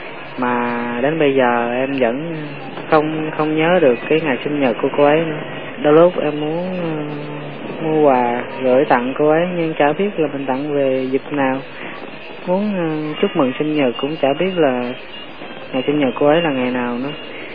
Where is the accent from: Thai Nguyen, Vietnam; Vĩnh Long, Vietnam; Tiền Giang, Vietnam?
Tiền Giang, Vietnam; now in Ho Chi Minh City, Vietnam; đang ở thành phố Hồ Chí Minh. Ở ra quê em ở Tiền Giang cơ. Em lên đây đi học.